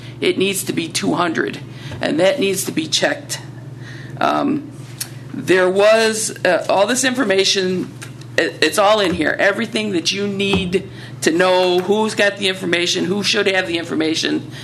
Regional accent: Illinois, United States; now in Toledo, United States; was raised in Illinois, and so most of my background is Illinois soil testing

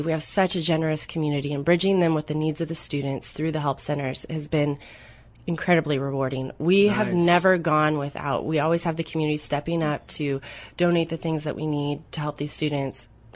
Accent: United States; I had the opportunity to move back to my hometown in 2010, there was an opening for a homeless coordinator here in Lincoln County

